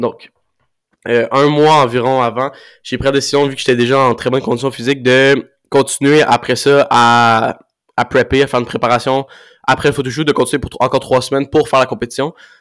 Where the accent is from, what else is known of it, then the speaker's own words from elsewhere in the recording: Laval, Quebec, Canada; now in Drummondville, Canada; moi, je viens de Laval. J'ai grandi toute ma vie à Laval-Montréal, puis j'ai déménagé à Drummondville, qui est à 1h30 au sud de Laval-Montréal.